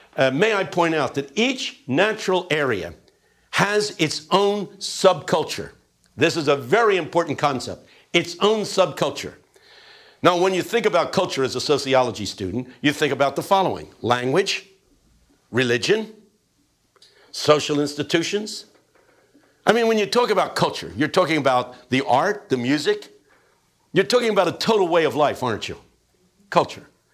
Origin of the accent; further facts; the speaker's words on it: Philadelphia, Pennsylvania, United States; I grew up in West Philadelphia, and I learned how to walk, man.